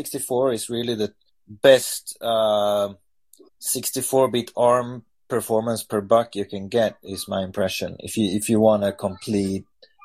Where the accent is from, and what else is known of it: Sweden